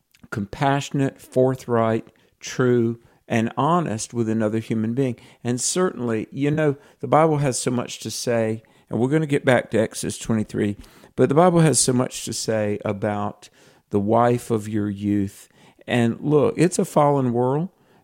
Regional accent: the South, United States; I know this sounds crazy, maybe, and I'm from the South, you can tell

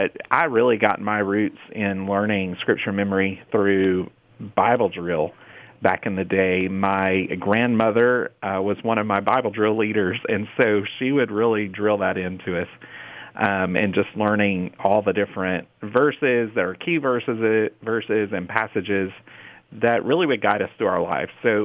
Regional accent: Mississippi, United States; we're from Mississippi, and that's where AFR got its start.

